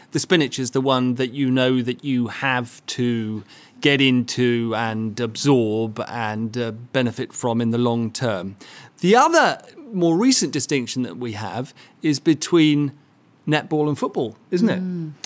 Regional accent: United Kingdom; It's all messy and difficult and awkward, especially if we're British.

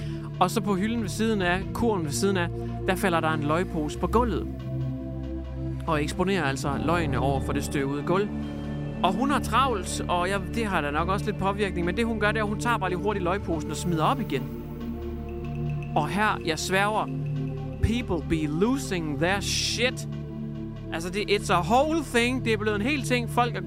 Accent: Hjørring, North Denmark Region, Denmark; Jeg har levet med det i lang tid i Hjørring, hvor jeg kommer fra. Nordegnen. Det er ligesom LOLUC, bare mere nordpå, ikke? Ikke 8210, det er 8800, ikke? 8800, Nordjyllands røvhul. Det er der, jeg er fra.

